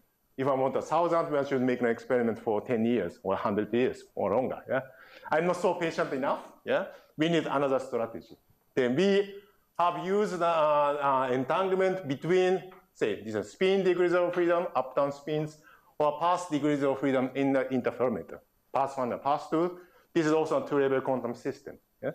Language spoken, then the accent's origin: English; Austria; Then, I'm coming from Austria. Also, skiing is very important.